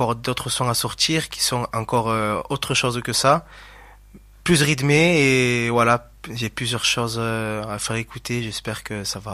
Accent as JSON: {"language": "French", "town": "Narbonne", "region": "Occitanie", "country": "France", "said": "je suis de Narbonne"}